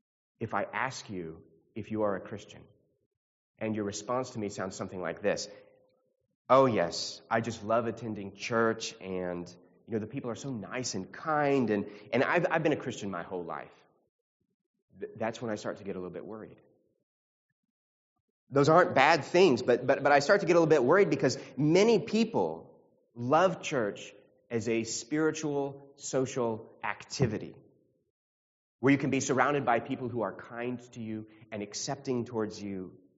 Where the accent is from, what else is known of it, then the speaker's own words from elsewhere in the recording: United States; Maybe just because we're American and we're so individualistic.